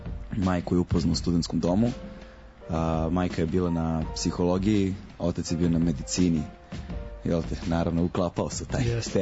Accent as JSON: {"language": "Serbian", "region": "Belgrade", "country": "Serbia", "tie": "born or raised there", "said": "Potpuno sam ono beogradsko dete, što se kaže. Rođen sam u Beogradu i odrastao u Beogradu i taba na mojim ulicama, evo, punih 29 godina."}